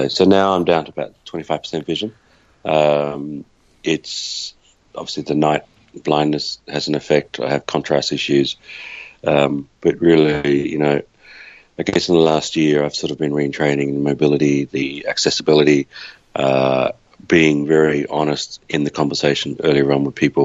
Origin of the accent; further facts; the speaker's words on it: Melbourne, Victoria, Australia; moved away as an adult; now in Canberra, Australia; I am 44 years of age. I am originally from Melbourne. We now live in Canberra, but it wasn't a direct route from Melbourne to Canberra.